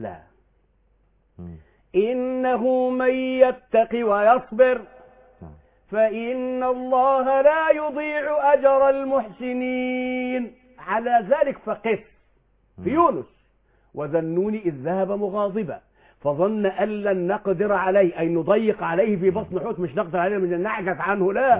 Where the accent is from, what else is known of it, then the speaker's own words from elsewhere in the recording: Mansoura, Dakahlia, Egypt; انا يعني من المنصورة وما كانش عندي وقت اروح